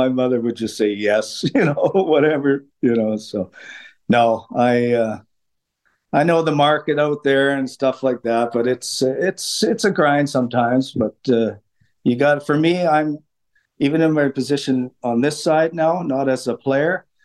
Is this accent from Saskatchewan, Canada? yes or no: yes; Regina, Saskatchewan, Canada; I was in Regina, my hometown